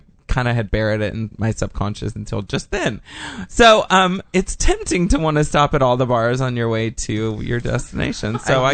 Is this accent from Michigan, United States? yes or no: no; Dallas, Texas, United States; From Dallas.